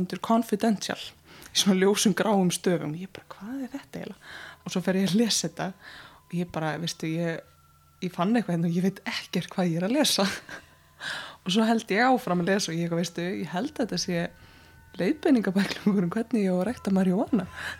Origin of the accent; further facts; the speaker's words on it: Reykjavík, Capital Region, Iceland; Ég sem stólst upp í Þingholtunum og horfði á Hallgrímskirkju út eldhúsgluggan.